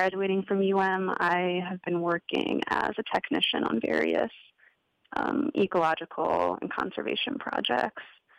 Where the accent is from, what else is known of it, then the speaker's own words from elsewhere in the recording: South Dakota, United States; I think growing up in the Black Hills, I was so used to organizing my life around nature.